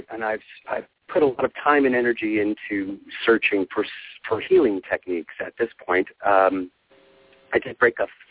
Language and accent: English; Texas, United States; So I grew up in Texas, outside of Houston, and I got involved in the dance, thankfully, and made it to New York.